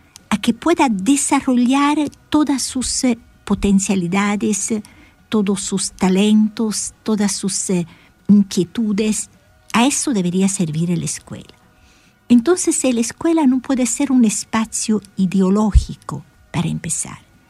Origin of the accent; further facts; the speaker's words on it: Italy; En mi país, Italia